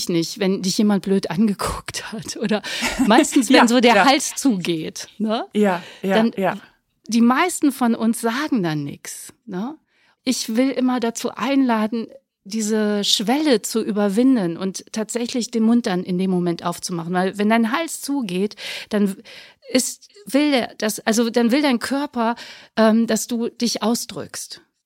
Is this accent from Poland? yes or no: yes; Poland; ich bin ja Polin, wir waren auf dem Weg nach Polen in den Sommerferien.